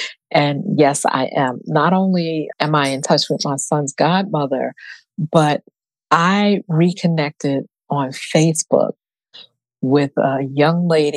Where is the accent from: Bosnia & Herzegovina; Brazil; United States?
United States; New York; I carry it with me now because I'm a New Yorker and I came back to New York.